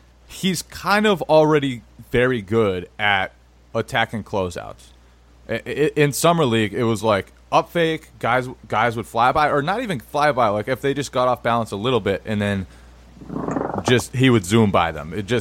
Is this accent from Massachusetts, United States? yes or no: yes; Massachusetts, United States; I grew up right near Springfield.